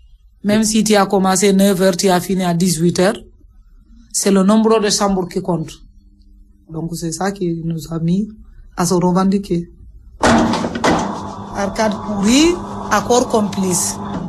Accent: Senegal; moved away as an adult; now in France; j'ai 42 ans, je suis originaire du Sénégal. Je suis là depuis 1900, mois d'avril 81.

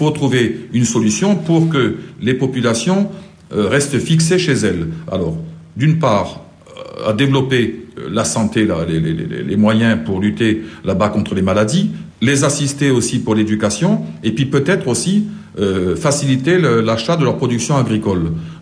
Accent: Millau, Occitanie, France; moi, je suis originaire de l'Aveyron par mon père. Si demain, chez moi, à Millau

